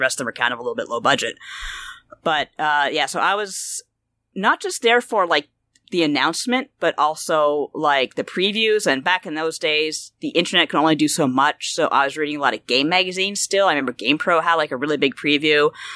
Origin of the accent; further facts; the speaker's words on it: Canada; Who's going to care? We're Canadian.